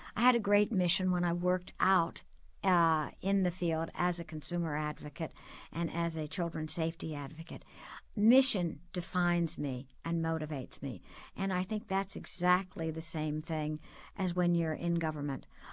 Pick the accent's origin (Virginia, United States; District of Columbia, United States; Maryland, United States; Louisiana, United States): District of Columbia, United States; Washington; I was a Washingtonian. I grew up here in Washington, and after I went away to Smith College and then came back and graduated from George Washington my last year